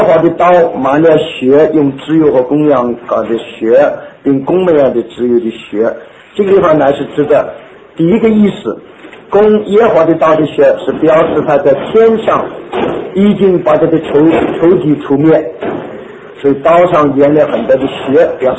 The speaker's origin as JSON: {"language": "Chinese", "country": "China", "said": "那我们中国人叫做祭刀"}